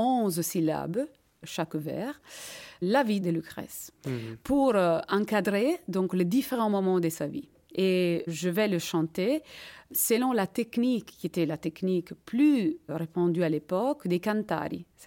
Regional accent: Assisi, Umbria, Italy; Moi, je suis d'Assise.

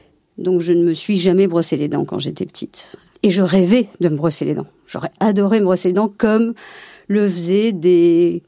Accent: Auvergne-Rhône-Alpes, France; Alors, je suis auvergnate d'origine, je suis fille de paysan.

